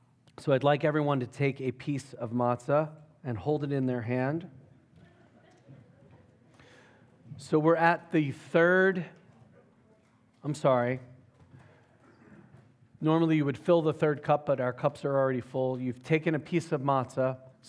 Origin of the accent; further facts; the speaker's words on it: Philadelphia, Pennsylvania, United States; I'm like, I grew up in Philly, man.